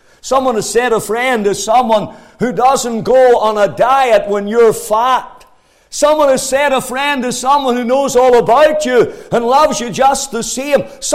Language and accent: English; Banbridge, Northern Ireland, United Kingdom; born there; I was born in Banbridge in the county of Down.